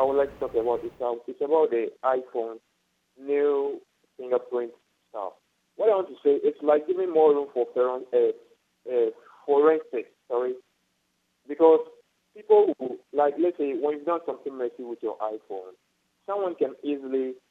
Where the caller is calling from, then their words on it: Ho, Volta, Ghana; I'm calling from Ghana.